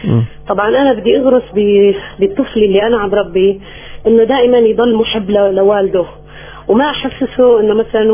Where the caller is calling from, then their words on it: Aleppo, Aleppo Governorate, Syria; من حلب، حكيت معك. أنا الكفيفة.